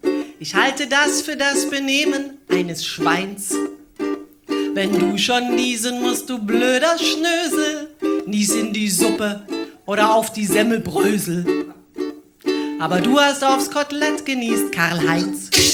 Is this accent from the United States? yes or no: no; Spain; Ich komme so aus Spanien.